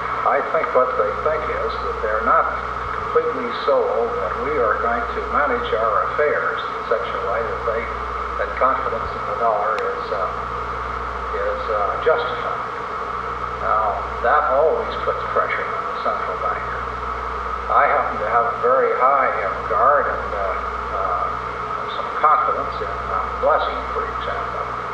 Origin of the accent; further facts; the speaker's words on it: United States; I must admit that galls me as an American.